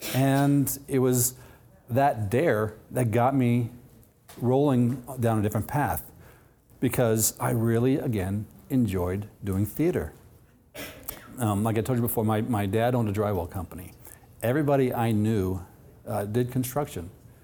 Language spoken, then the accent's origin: English; Missouri, United States; I grew up in Missouri.